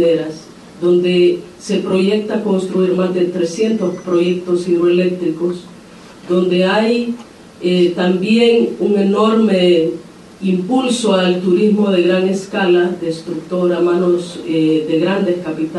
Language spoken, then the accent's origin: Spanish; Honduras; como Lenca, como COPIN, como hondureñas y hondureños que estamos acá